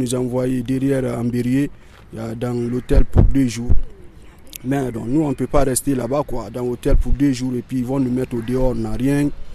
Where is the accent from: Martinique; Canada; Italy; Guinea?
Guinea; now in France; Je viens de la Guinée-Conakry. Donc j'étais à Clermont-Ferrand.